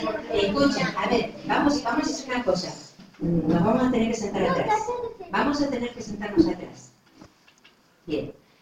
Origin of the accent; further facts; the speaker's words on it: Argentina; now in Spain; Bueno, yo vine de Argentina hace unos 13 años más o menos